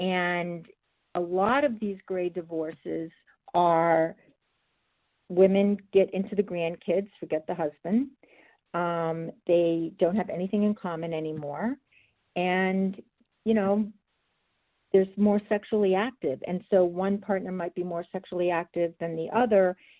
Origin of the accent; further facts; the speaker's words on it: Boston, Massachusetts, United States; now in South Carolina, United States; because I'm originally from Boston, so I always say, listen, you know, I'm a little bit Yankee, a little bit y'all